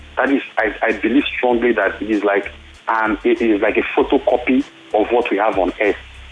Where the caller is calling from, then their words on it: Festac, Lagos, Nigeria; calling from Festac.